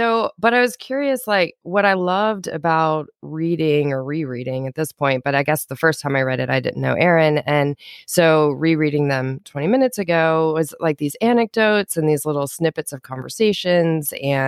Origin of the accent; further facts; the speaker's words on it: Richmond, Virginia, United States; I grew up in Richmond, Virginia, and lived there my whole life